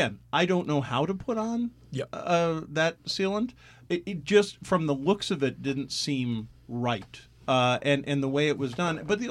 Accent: Washington, District of Columbia, United States; I mean, I'm a kid from Washington, D.C. I grew up. My dad was a federal worker. We went up and down that mall a billion times growing up.

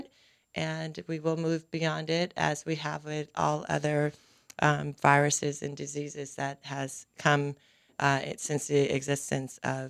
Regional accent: Baton Rouge, Louisiana, United States; But I found my home back here in my hometown, Baton Rouge.

